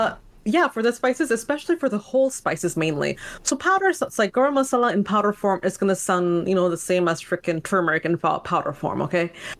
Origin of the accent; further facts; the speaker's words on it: Montreal, Quebec, Canada; even though I was from Montreal, I did not know a single game dev in the city.